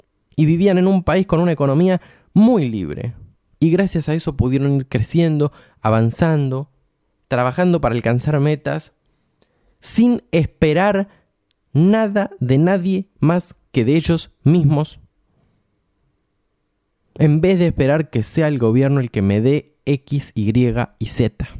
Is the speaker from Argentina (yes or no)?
yes; Argentina; Yo creo que en mi país hay 47 millones de agendas, no hay una agenda. Hay tantas agendas como individuos que habitan en el suelo argentino.